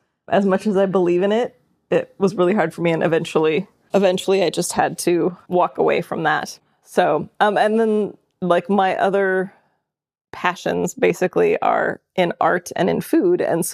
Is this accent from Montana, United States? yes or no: yes; Montana, United States; moved away as an adult; I grew up in Montana. I've been here since then.